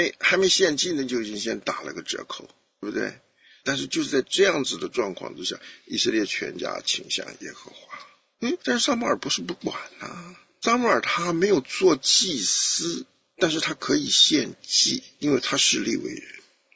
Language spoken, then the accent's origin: Chinese; China; 但我们中国人懂了，你成分不好嘛，你怎么做党主席呢？